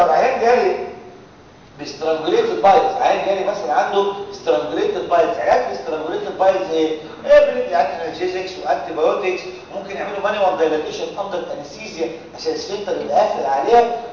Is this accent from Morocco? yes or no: no; Egypt; على فكره عندنا في مصر اقول لهم حاجه